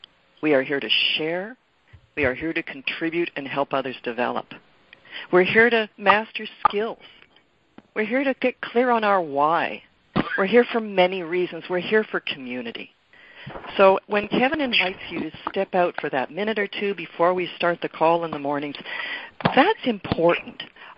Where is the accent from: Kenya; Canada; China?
Canada; Peterborough, Ontario; I'm your trainer on Wednesday mornings, and I hail from Peterborough, Ontario.